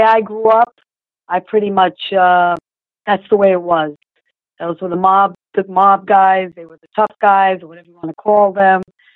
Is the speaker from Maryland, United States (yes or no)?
no; Howard Beach, New York, United States; I grew up in Howard Beach. I grew up at Brooklyn, Howard Beach. It was split borderline. Uh-huh. I was Brooklyn and Queens.